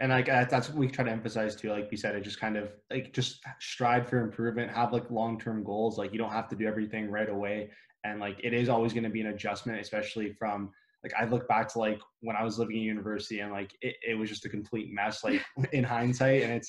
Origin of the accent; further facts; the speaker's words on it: Canada; and I mean like you're from the US too, like we're from Canada.